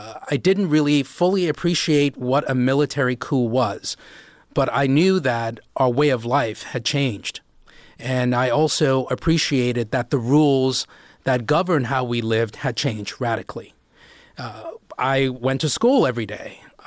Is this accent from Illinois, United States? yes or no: no; Silver Spring, Maryland, United States; born there; I was born in Silver Spring, Maryland.